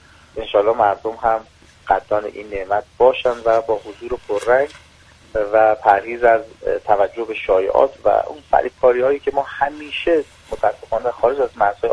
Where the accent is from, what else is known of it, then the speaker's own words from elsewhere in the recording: Iran; توصیه مجددا باز هم به عنوان یک ایرانی